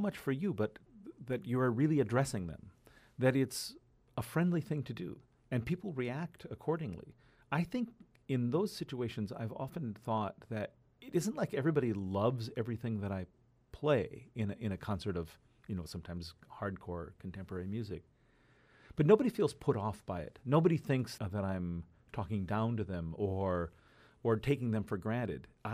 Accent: Iowa, United States; I mean, I grew up in Iowa. I mean, there weren't instruments native to that area.

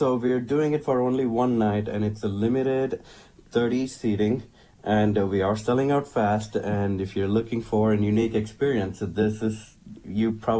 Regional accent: Pondicherry, Puducherry, India; English is a second language; If you have seen the movie Life of Pi, the first 20 minutes is my hometown. It's called Pondicherry.

